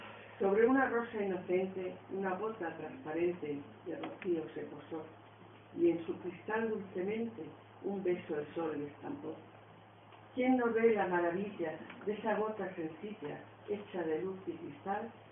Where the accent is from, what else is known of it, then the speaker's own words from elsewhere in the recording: Santa Amalia, Extremadura, Spain; soy de Santa Amalia, soy de Santa Amalia, por si no lo había dicho